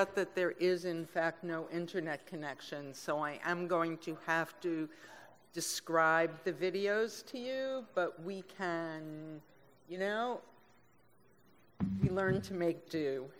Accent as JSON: {"language": "English", "town": "Brooklyn", "region": "New York", "country": "United States", "said": "I'm from Brooklyn, so where I'm from, we tend to call it defection."}